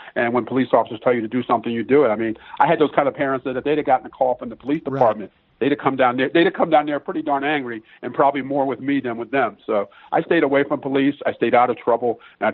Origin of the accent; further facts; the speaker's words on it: Philadelphia, Pennsylvania, United States; growing up in Philadelphia, I was familiar with all the stories about policing and Frank Rizzo and the past through my parents and family members and others.